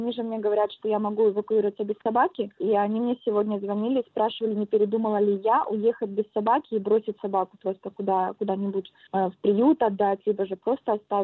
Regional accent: Kherson, Kherson Oblast, Ukraine; moved away as an adult; now in China; я из Украины, город Херсон. В Китай приехала 2 года назад, в город Бэйхай, это юг Китая.

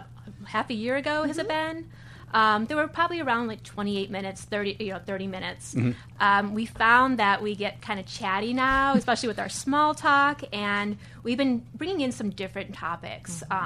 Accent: Pensacola, Florida, United States; I'm born and raised in Pensacola. Yes.

